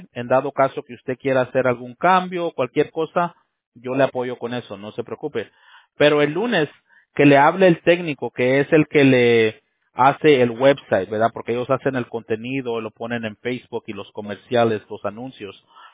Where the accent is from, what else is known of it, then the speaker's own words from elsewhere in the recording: United States; born there; Yo soy mexicano. Soy nacido a en los Estados Unidos, ¿verdad? Pero mis papás son mexicanos.